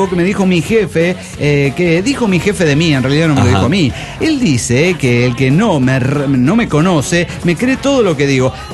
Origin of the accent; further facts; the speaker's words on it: Mexico City, Mexico; del DF mexicano.